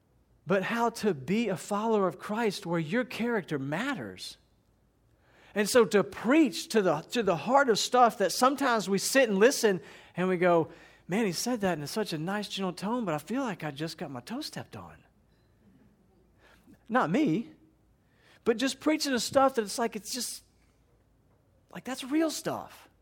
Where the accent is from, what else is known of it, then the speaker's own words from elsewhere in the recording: Evansville, Indiana, United States; parish was Nativity out off Pollock, you know, on the southeast side of Evansville there. And I was growing up in the Catholic Church.